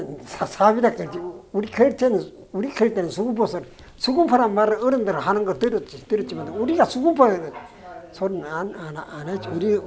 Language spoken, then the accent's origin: Korean; Uljin, North Gyeongsang, South Korea; 저 우리 내가 지금 울진 사람들 사용하는 말을 합니다.